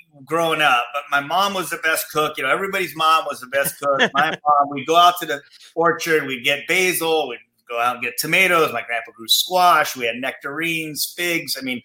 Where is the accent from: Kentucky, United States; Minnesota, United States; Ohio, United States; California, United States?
California, United States; Born and raised in California.